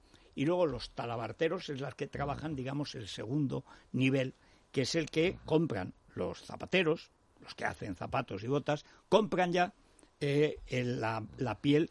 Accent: Spain

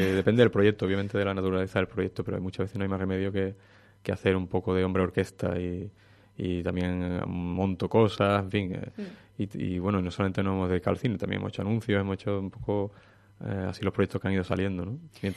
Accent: Morón de la Frontera, Andalusia, Spain; Yo viví, me crié en Morón de la Frontera.

